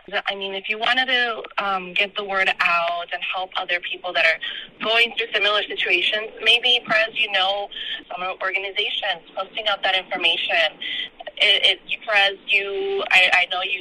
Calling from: Phoenix, Arizona, United States; I'm calling you from Phoenix, Arizona.

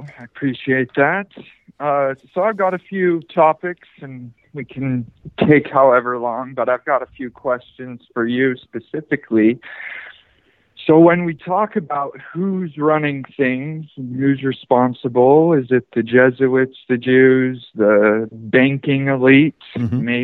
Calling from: Utah, United States; Hey, George, this is the Mormon rabbi from Utah.

